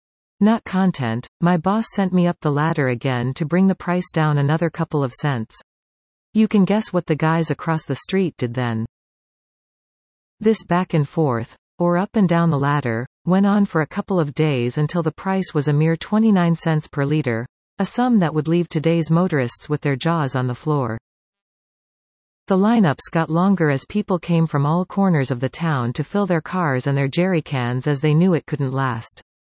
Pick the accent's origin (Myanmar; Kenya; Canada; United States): Canada; Vernon, British Columbia; when I worked as a full-serve attendant at TriStar Gas in my hometown of Vernon.